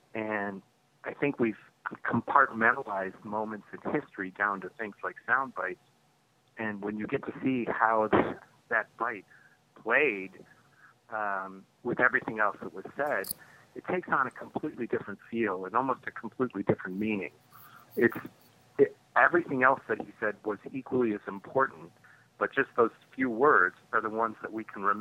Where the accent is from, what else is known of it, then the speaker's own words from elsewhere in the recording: Cleveland, Ohio, United States; I grew up in Cleveland, Ohio